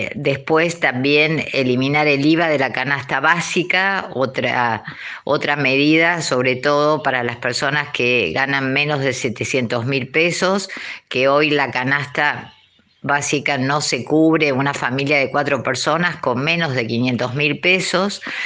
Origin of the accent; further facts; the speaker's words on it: Argentina; en qué periodo nosotros tomamos como argentinos esa deuda.